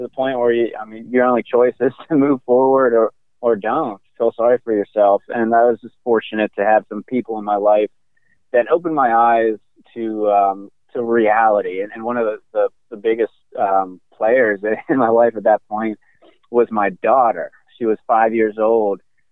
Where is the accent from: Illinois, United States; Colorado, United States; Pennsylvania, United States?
Pennsylvania, United States; Pittsburgh; also born or lived in San Diego; And I grew up in the Pittsburgh area.